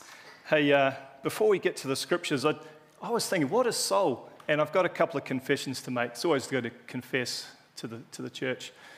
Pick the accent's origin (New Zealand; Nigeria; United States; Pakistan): New Zealand; accent: Kiwi; in my Kiwi accent